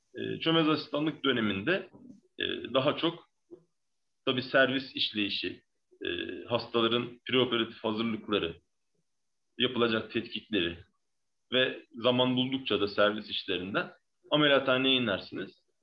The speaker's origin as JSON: {"language": "Turkish", "region": "İzmir", "country": "Turkey", "tie": "born or raised there", "said": "İzmir'de doğdum. İlk ve orta öğrenimi İzmir'de okudum. Çakabey Koleji mezunuyum. Sonrasında lisede İzmir Fen Lisesi'ne girdim."}